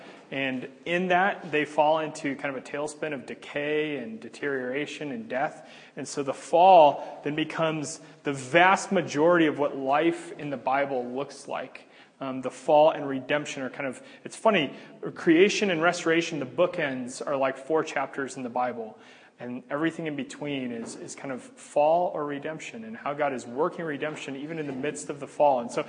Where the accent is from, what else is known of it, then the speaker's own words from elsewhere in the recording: Omaha, Nebraska, United States; this is like from outer space looking down at Omaha, Nebraska, my hometown. Don't say anything bad, it's a wonderful place.